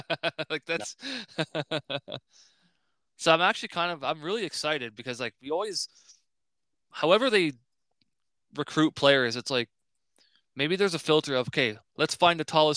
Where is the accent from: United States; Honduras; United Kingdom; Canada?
Canada; I know I'm Canadian, and I... height, 1.9 meters.